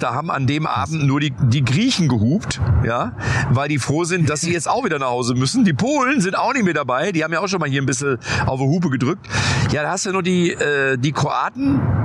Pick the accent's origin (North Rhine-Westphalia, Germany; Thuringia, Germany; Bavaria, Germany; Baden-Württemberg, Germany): North Rhine-Westphalia, Germany; Lippstadt; Ich weiß gar nicht, ob es Österreicher bei uns in Lippstadt da oben keinen Österreicher.